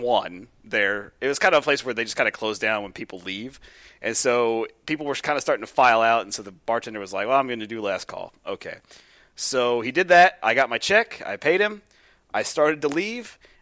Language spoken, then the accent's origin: English; Seattle, Washington, United States; Hey, let me make an announcement real quick, everybody. We're from Seattle, and we're aware that your headquarters is there.